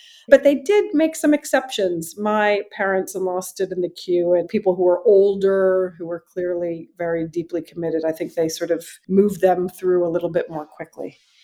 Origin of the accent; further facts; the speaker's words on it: United States; now in London, United Kingdom; as an American, long time in London